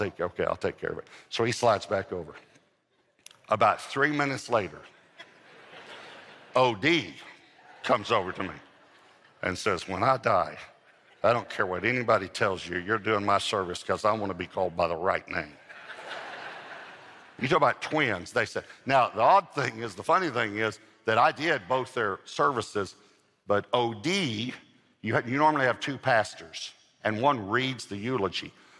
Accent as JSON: {"language": "English", "region": "Texas", "country": "United States", "said": "we're all from East Texas"}